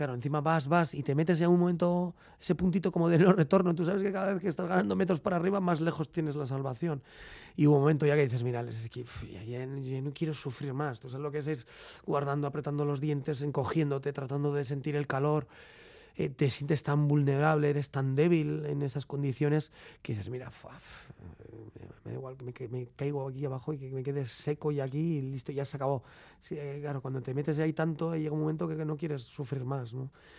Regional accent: Lemoa, Basque Country, Spain; que yo soy de Lemona, él es de Igorre.

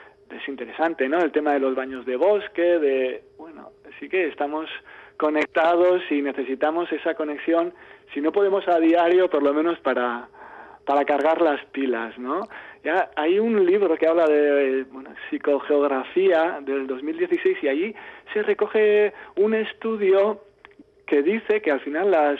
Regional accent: Zarautz, Basque Country, Spain; Pero yo soy de Zarautz

